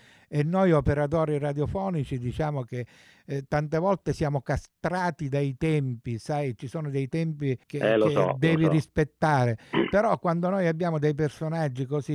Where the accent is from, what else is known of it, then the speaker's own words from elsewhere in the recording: Catania, Sicily, Italy; anch'io sono catanese